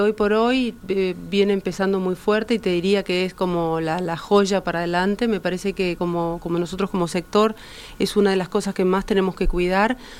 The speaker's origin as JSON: {"language": "Spanish", "country": "Uruguay", "said": "Mira, como productores uruguayos, nosotros nos gusta primero cuidar la mano de obra local"}